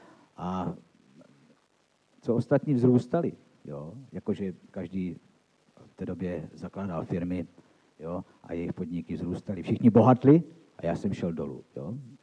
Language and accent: Czech; Zlín, Zlín Region, Czechia; tak u nás ve Zlíně byl ten obrovský závod